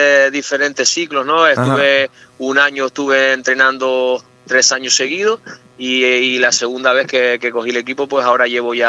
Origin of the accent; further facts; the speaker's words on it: El Pinar, Canary Islands, Spain; yo soy piñero, nací en el Pinar, fui futbolista del Pinar toda mi vida.